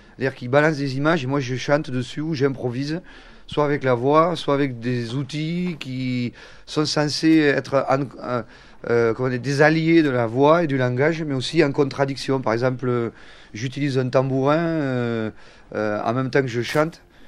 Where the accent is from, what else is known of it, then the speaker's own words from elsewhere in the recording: France; accent: Occitan; Moi, je suis j'ai un accent, évidemment, qui vient d'une langue, qui est l'occitan.